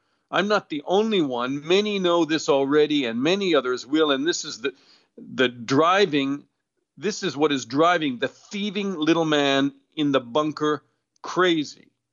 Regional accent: Canada; born there; I was born in Canada

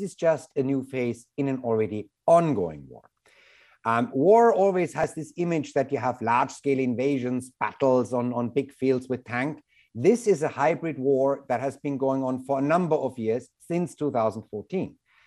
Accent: United States; this is not your time to plan your next holiday to Russia, in my opinion, as an American

